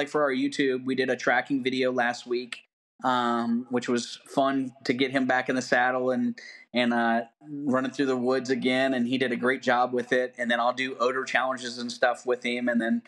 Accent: the South, United States; I'm from the South. Yeah. Make fun of us Southerners.

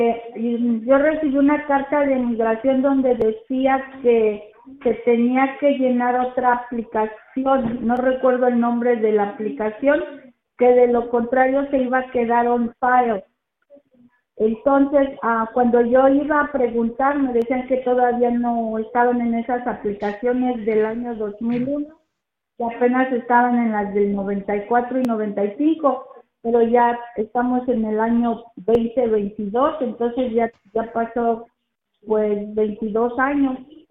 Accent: Mexico City, Mexico; Yo soy de la Ciudad de México, nunca me he casado. Tengo un hijo ya tiene 13 años, va a cumplir 14 en diciembre. Y pues soy soltera

